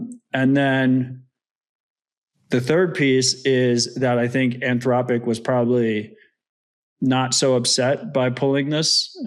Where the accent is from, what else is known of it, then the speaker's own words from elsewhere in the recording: United States; First off, as an American, I think if we want our country and our citizens to flourish and succeed in this brave new world of AI